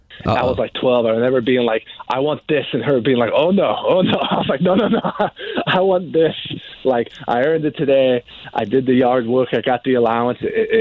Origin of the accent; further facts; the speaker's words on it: California, United States; moved away as an adult; now in Washington, United States; So moving to D.C., I moved to D.C. when I was like 21. I'm originally from like the L.A. area.